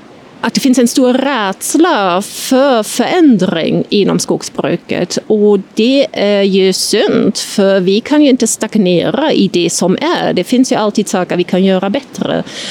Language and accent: Swedish; East Germany, Germany; Jag är inte döpt ens. Jag är uppvuxen i Östtyskland